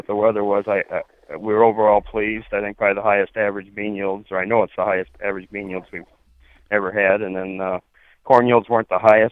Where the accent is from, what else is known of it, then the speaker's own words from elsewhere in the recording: Iowa, United States; Well, we're from Northeast Iowa